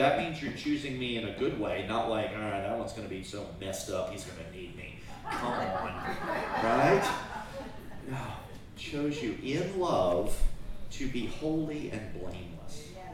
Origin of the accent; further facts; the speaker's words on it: Virginia Beach, Virginia, United States; I'm from Virginia Beach, so we have the same sort of thing.